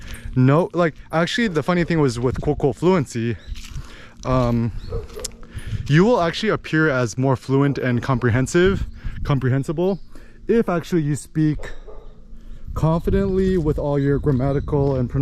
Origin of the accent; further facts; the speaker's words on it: United States; given the fact that I was born and raised in the States.